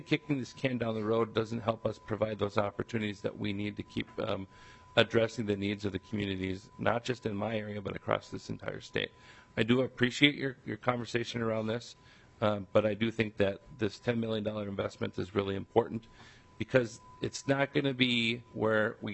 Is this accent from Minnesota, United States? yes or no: yes; St. Peter, Minnesota, United States; In St. Peter, my hometown, we have 6 houses for sale.